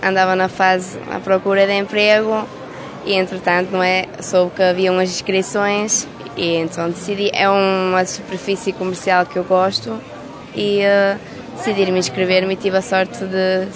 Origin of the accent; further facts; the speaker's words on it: Vila Praia de Âncora, Norte, Portugal; Sou aqui de Vila Praia de Âncora.